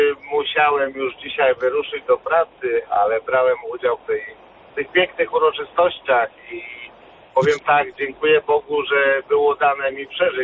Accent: Pułtusk, Masovian Voivodeship, Poland; Zapraszam do Półtuska, bo jestem z Półtuska, mamy przepiękną bazylikę.

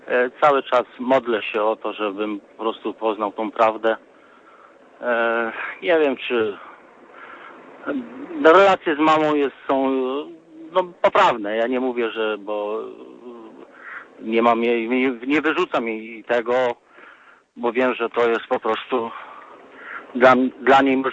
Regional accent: Lesser Poland, Poland; pochodzę z Małopolski, ale jestem w trasie, dużym samochodem jeżdżę. W tej chwili jestem w Biłgoraju.

